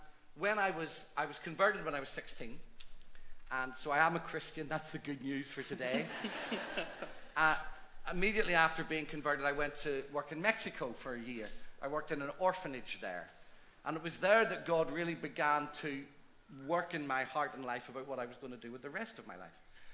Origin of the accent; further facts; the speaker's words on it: Belfast, Northern Ireland, United Kingdom; moved away; I come from Northern Ireland. I was born and brought up on a council estate in North Belfast called Rathcoole, and left Ireland in 1987 and have never lived there since.